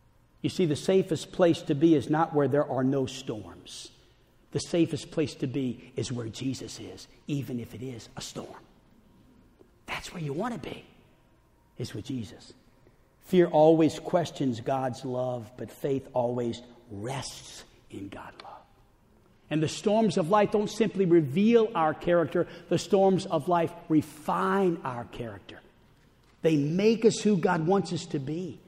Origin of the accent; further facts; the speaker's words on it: Arkansas, United States; "We're from Arkansas."